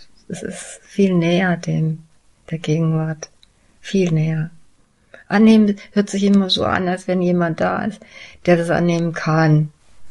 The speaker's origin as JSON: {"language": "German", "region": "Bremen", "country": "Germany", "tie": "born there", "said": "Oh, ich bin in Bremen geboren."}